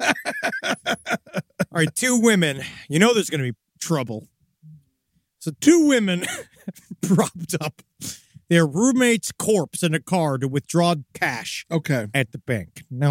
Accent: New York, United States; Because she's from New York and I'm from New York.

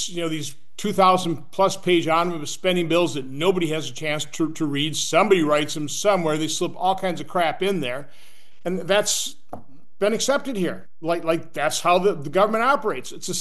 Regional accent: Oshkosh, Wisconsin, United States; now in Washington, D.C., United States

